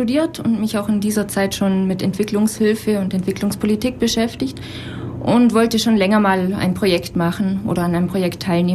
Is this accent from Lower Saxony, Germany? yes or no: no; Wangen im Allgäu, Baden-Württemberg, Germany; Ich komme aus Wangen im Allgäu.